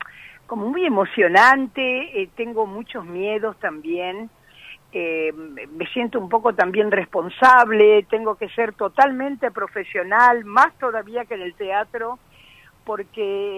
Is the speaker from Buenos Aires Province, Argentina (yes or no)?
no; Rosario, Santa Fe, Argentina; now in Buenos Aires, Argentina; Y ahora me dediqué al teatro, vine a Buenos Aires. Eso fue en Rosario, porque soy rosarina.